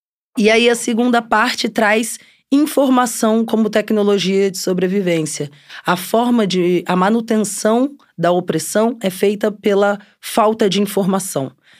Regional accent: Minas Gerais, Brazil; born there; eu tenho 29 anos. E sou nascida em Minas Gerais, tenho coração sergipano.

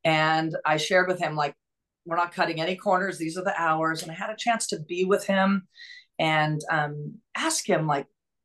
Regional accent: Irvine, California, United States; So I grew up in Irvine, very blessed. New books and not a shortage of resources.

